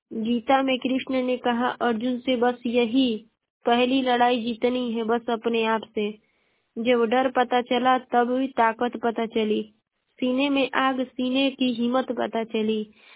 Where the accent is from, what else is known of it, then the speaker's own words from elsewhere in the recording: Uttar Pradesh, India; और मैं बलिया जिले की निवासी हूँ।